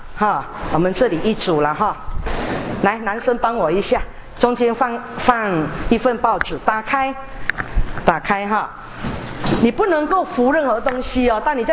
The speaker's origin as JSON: {"language": "Chinese", "country": "Malaysia", "said": "我目前在内湖开拓第二间教会，我是宣教士哈，我是马来西亚来的，然后到美国正道"}